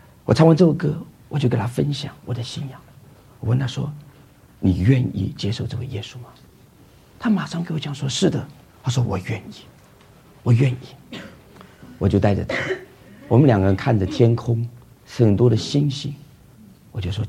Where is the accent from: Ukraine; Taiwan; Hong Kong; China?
Taiwan; 我从台湾来的。